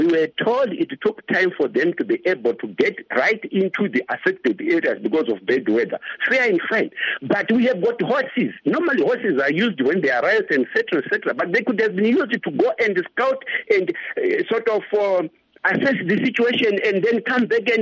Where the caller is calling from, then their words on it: Gwanda, Matabeleland South, Zimbabwe; Yeah, I'm phoning from Gwanda.